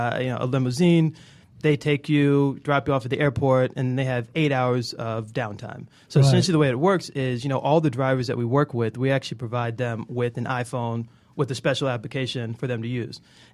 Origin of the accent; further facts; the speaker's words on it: Atlanta, Georgia, United States; Yeah, I'm originally from Atlanta, so I kind of knew the pain points of the city.